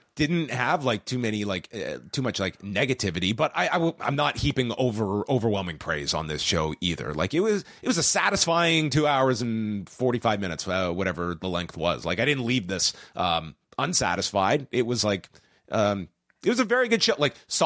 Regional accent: Canada; I get that's due to my own biases as a Canadian, though.

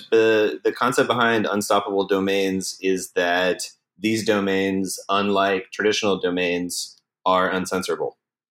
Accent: Atlanta, Georgia, United States; now in San Francisco, United States; Yeah, I'm from Atlanta. I moved to San Francisco about 6.5 years ago to do the startup thing.

